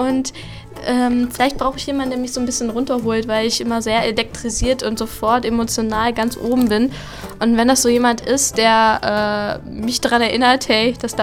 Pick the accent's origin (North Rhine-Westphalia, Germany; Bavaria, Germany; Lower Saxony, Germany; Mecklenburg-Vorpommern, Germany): Lower Saxony, Germany; Hanover; ja, ich komme aus Hannover übrigens und ich habe sie ganz gut verstanden.